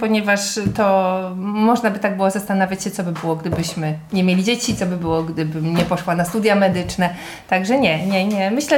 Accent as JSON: {"language": "Polish", "region": "Warmian-Masurian Voivodeship", "country": "Poland", "tie": "born there", "moved": "yes", "said": "Ja się urodziłam tutaj na Warmii i tęsknię za Warmią, tak."}